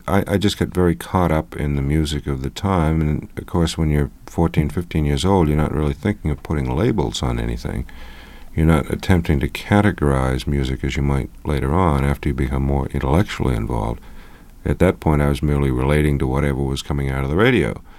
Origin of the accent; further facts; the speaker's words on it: Boston, Massachusetts, United States; I grew up in the Boston area, and at the time, it seemed to me that radio in Boston was very white and middle of the road